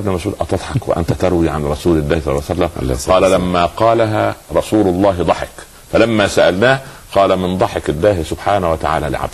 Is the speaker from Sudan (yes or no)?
no; Upper Egypt, Egypt; حتى عندنا في الصعيد يقولوا على الجدي الصغير سخل.